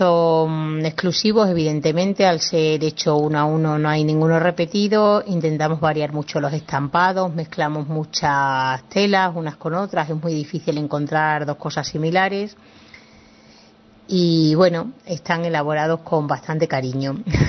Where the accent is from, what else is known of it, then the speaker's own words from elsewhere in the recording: Extremadura, Spain; now in Béjar, Spain; Ahora hace 4 años vivo en Béjar, me vine a vivir aquí a Béjar, Salamanca, aunque yo soy extremeña